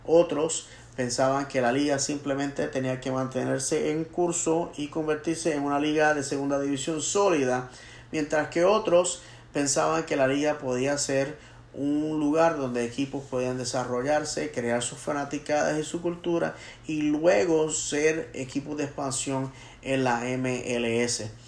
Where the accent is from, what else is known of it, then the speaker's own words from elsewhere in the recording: Bayamón, Puerto Rico; la ciudad de Bayamón, Puerto Rico, la cual es mi pueblo natal